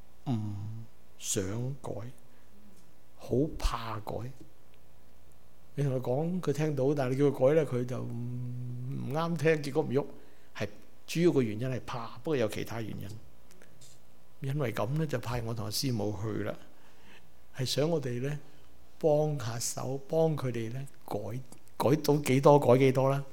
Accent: Canada; 我们是加拿大人，拿着护照

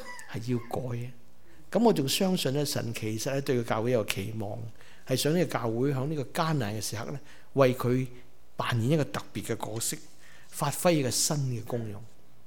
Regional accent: Canada; 我们是加拿大人，拿着护照

